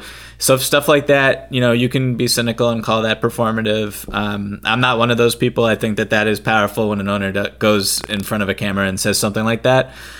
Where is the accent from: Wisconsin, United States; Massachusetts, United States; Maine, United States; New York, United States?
Massachusetts, United States; Boston; And, you know, I'm from Boston, right outside of Boston, grew up with this.